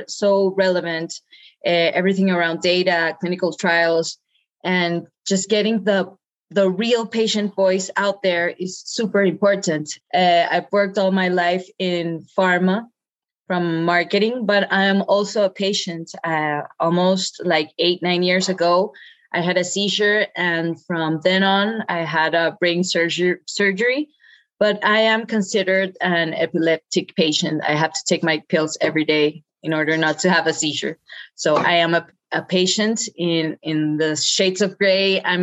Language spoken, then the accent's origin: English; Colombia; And as Christine said, I am from Colombia. So I'm giving the Latin American perspective here.